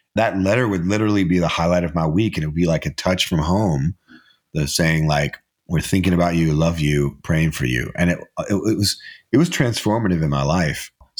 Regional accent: Arkansas, United States; I was born in Arkansas, and I grew up hunting and fishing, and I had an older brother and played a lot of sports.

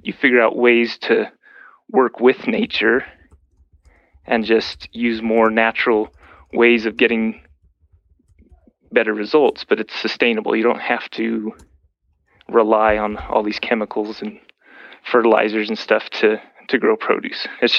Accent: Washington, United States; Well, I moved around a lot as a kid. My earliest memories of gardening and fruit trees and stuff was in Washington State.

